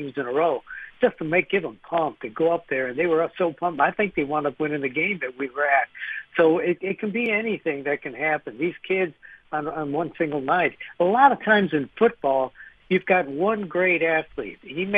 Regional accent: Wisconsin, United States; moved away as an adult; now in Nashville, United States; And I came down here from Wisconsin back in the mid-70s.

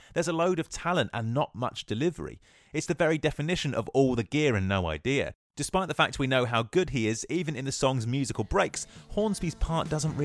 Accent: London, United Kingdom; He's in my hometown of London and he's off to Hyde Park.

